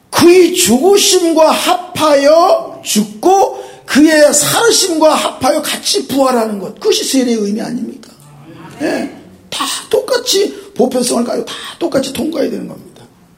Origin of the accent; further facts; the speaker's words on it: Incheon, South Korea; 인천이 고향인데 어머니가 영종도로 시집을 가셨습니다. 저도 따라가느라고 인천 앞바다를 건너갔습니다.